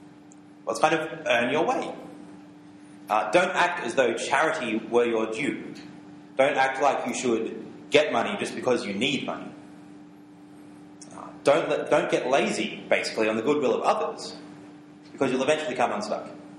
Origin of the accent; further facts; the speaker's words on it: New South Wales, Australia; I'm from Western Sydney